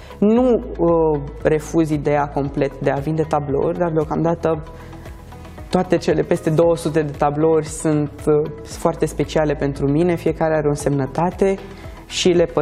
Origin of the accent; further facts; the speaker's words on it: Romania; În primul rând vreau să vorbesc despre România, țara mea natală